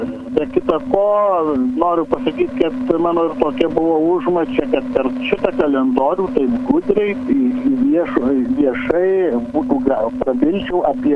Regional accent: Dzūkija, Lithuania; aš esu dzūkas, nes mano tėviškės žmonės yra pusė Lietuvos žinių menininkų, mokslo, kultūros žmonių.

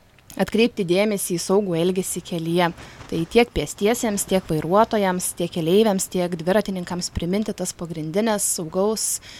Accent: Alytus, Alytus County, Lithuania; Na, aš, kadangi gyvenu, pati esu iš Alytaus, gyvenu Alytoje, į kitus miestus retai tenka pačiai važiuoti

